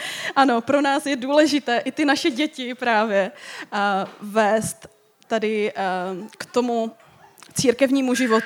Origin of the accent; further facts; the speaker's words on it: Český Těšín, Moravian-Silesian Region, Czechia; kterou jsme trošku rozjeli v Českém Těšíně, odkud pocházíme